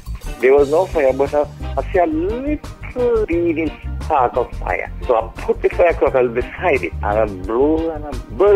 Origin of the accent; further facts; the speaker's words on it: Lawrence Tavern, Saint Andrew, Jamaica; I'm from Mount Ogle in St. Andrew, Lawrence Tavern.